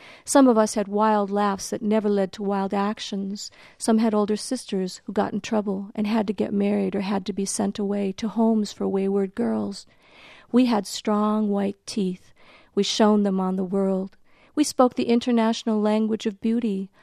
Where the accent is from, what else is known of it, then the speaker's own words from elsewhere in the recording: North Dakota, United States; Well, the five-county area that I grew up in North Dakota is called the Sauerkraut Triangle